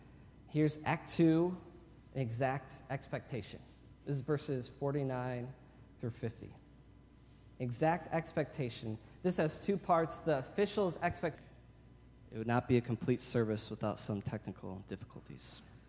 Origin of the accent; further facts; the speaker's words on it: Lansing, Michigan, United States; I'm from Lansing. I grew up right off Pennsylvania, just south of 496.